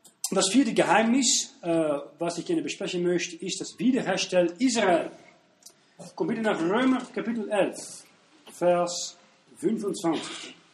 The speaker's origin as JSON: {"language": "German", "country": "Switzerland", "said": "wenn wir als Volk, als Schweizer"}